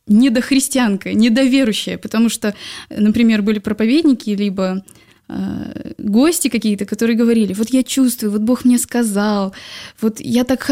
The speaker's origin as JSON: {"language": "Russian", "region": "Dushanbe", "country": "Tajikistan", "tie": "born or raised there", "said": "Я родилась и выросла в городе Душанбе, это Таджикистан."}